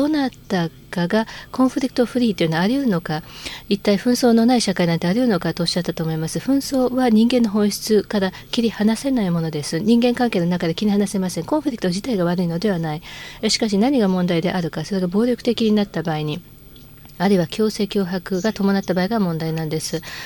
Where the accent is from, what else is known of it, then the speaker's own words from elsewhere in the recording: Canada; 私はカナダ出身です。 カナダでは私が生まれてから40年間50年間